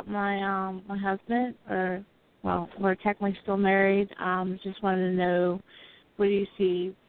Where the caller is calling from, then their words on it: Baltimore, Maryland, United States; I'm calling from Baltimore, Maryland.